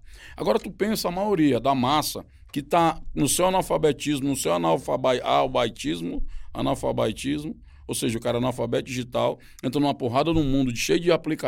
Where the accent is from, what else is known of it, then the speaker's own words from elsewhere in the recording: Northeast Region, Brazil; eu sou da cidade do Nordeste, as beira-mar são reformadas o tempo todo